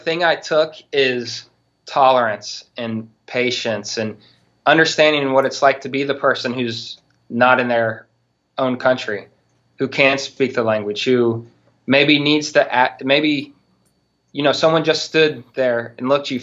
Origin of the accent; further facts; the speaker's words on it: United States; You know, being an American, I wasn't used to seeing that.